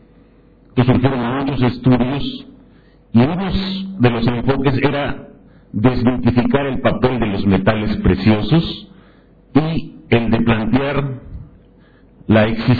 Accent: southern Mexico, Mexico; yo vengo de México, de una provincia del sur de México

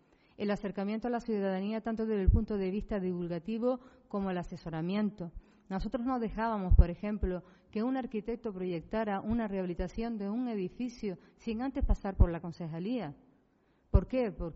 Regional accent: Arucas, Canary Islands, Spain; yo soy de Arucas

